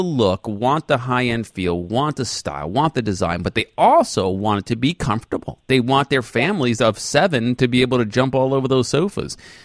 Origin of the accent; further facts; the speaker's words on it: Brooklyn, New York, United States; accent: New York; Yeah, I'm a New Yorker. You know, you can hear it when I get angry; it comes out of me.